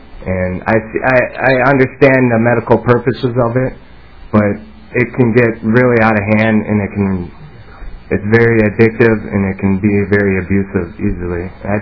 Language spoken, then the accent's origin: English; Burnsville, Minnesota, United States; Chairman, committee … I grew up in Burnsville, and growing up, my parents smoked pot